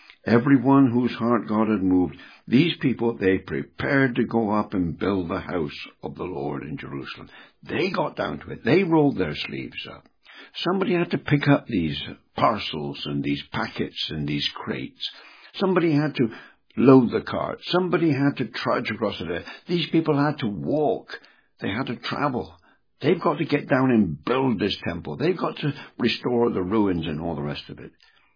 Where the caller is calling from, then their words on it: United Kingdom; I'm speaking from the United Kingdom. I'm almost 80.